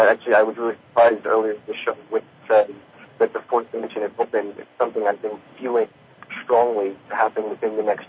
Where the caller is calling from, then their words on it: Brooklyn, New York, United States; I'm from Brooklyn, New York. I'm 17